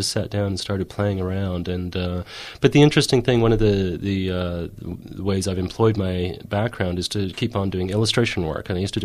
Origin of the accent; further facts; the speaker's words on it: Edmonton, Alberta, Canada; born there; I was born in Edmonton and I came back in 95, I think. I'm starting to forget. So I've been back for 15, 16 years, 14 years, whatever it is, a fair while now.